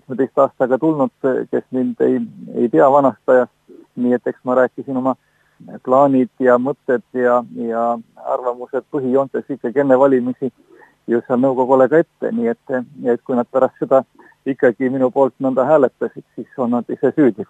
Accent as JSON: {"language": "Estonian", "town": "Pärnu", "region": "Pärnu County", "country": "Estonia", "tie": "born or raised there", "lives_now": "Põlva, Estonia", "said": "Pärnu on ju minu sünnilinn ja seal ma olen üles kasvanud ja Pärnu Elisabeti kogudus on minu ja kogu meie pere kodu kogudus, aga teisalt tõesti see Põlva on viimase 17,5 aastaga ikka päris südame külge kasvanud."}